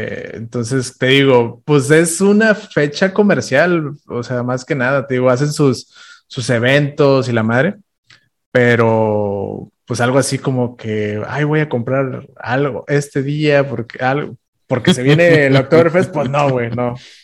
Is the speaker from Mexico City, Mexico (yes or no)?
no; Ciudad Victoria, Tamaulipas, Mexico; yo que soy de Ciudad Victoria, Tamaulipas, uh-huh. que estamos un poquito, también somos del norte, pero no tan del norte.